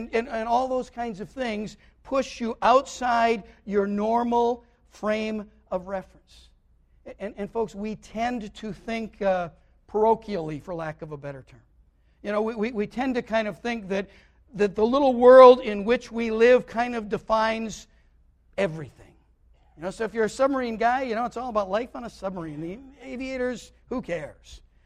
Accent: United States; You know, we're Americans. That's what matters.

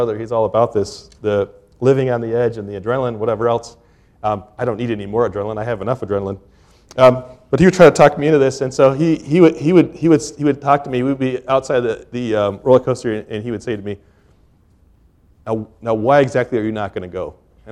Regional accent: California, United States; So as a young man, I grew up in California, and we had Six Flags.

